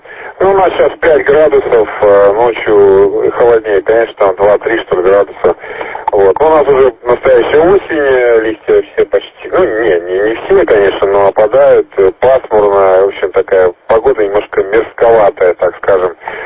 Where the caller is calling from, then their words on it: Korolyov, Moscow Oblast, Russia; нахожусь в городе Королев. Город Королев, Подмосковье.